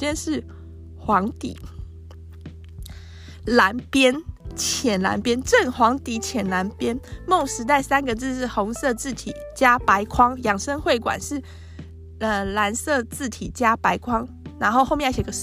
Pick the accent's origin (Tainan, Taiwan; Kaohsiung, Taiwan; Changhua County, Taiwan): Tainan, Taiwan; 因为我是台南人，所以我觉得推广在地产业